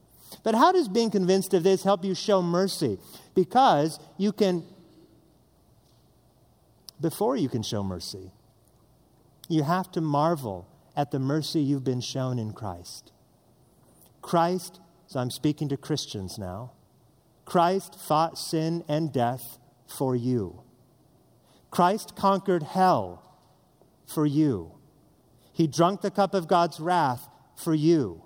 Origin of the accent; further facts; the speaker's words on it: Northwest, United States; And I'm from the Northwest, which is not the South.